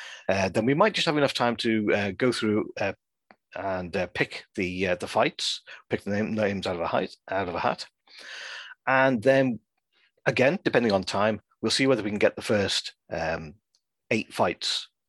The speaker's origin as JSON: {"language": "English", "region": "North West England", "country": "United Kingdom", "said": "I'm from the Wirral, just south of Liverpool."}